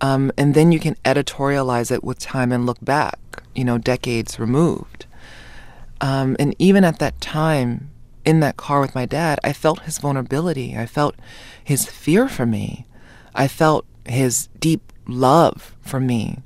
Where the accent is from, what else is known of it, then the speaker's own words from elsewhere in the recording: Hawaii, United States; You know, growing up in Hawaii, trans people were a part of my everyday.